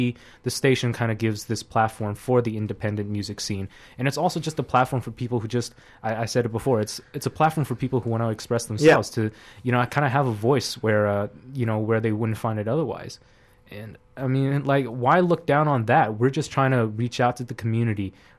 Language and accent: English; Canada; I'm Chinese, but I'm also Canadian.